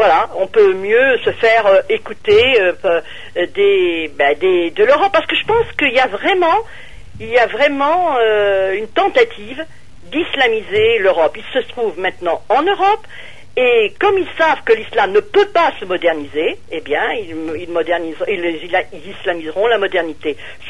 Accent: Normandy, France; moi en tant que Française de la base, je dis je vous emmerde. Petite islamologue normande

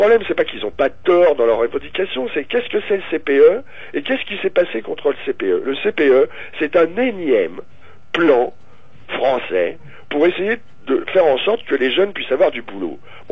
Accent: France; je suis français quand même

